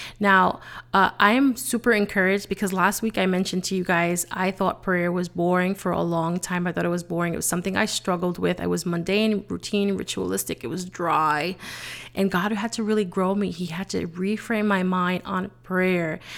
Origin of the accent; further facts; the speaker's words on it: Bronx, New York, United States; I'm Puerto Rican and I'm originally from the Bronx.